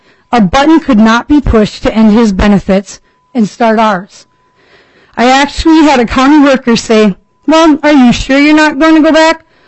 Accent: Little Falls, United States; I'm from Little Falls.

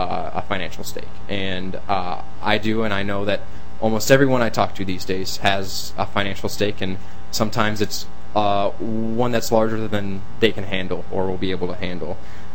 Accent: Rochester, United States; I'm originally from Rochester.

